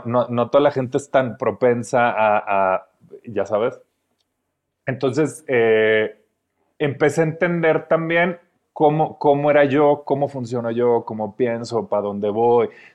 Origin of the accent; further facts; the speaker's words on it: Monterrey, Nuevo León, Mexico; now in Mexico City, Mexico; nos vinimos al mismo tiempo todos de Monterrey a la Ciudad de México